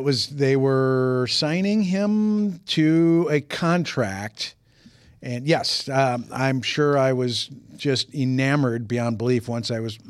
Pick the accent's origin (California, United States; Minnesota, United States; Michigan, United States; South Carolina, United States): Minnesota, United States; St. Paul; I grew up in St. Paul.